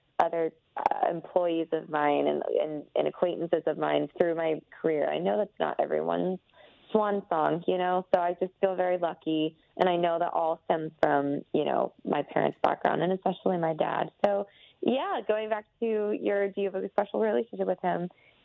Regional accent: Athens, Georgia, United States; So I grew up in Athens, right outside of Atlanta.

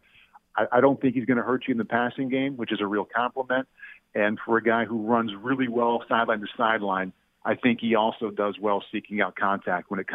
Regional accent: Midwest, United States; growing up in the Midwest in a state that didn't have an NFL team, like, I don't have a favorite team.

